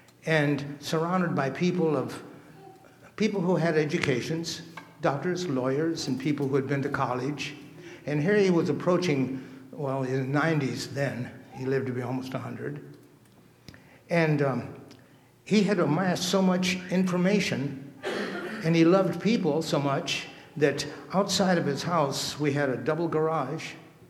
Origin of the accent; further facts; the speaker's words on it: Dover, Ohio, United States; born there; I was born in Dover, Ohio, which is a very small town, but big enough to be called a city.